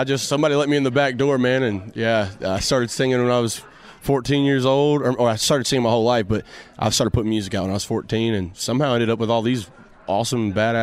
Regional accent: Nashville, Tennessee, United States; But I'm from Nashville, so I had a ton of hometown support out there, man.

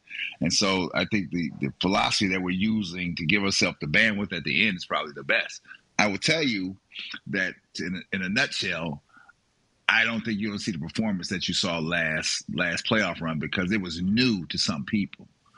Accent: Cleveland, Ohio, United States; send us some more Cavalier gear, because we want to let everybody know up here we're from Cleveland.

